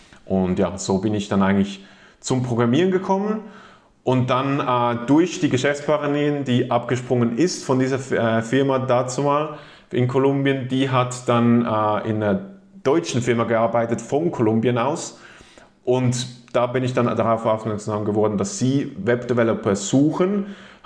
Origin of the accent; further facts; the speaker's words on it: Switzerland; also ich bin Schweizer, vielleicht hört man es vom Akzent.